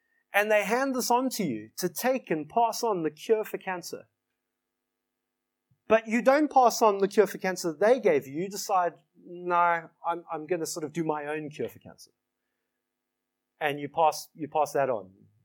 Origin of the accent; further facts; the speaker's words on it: South Africa; I'm from South Africa.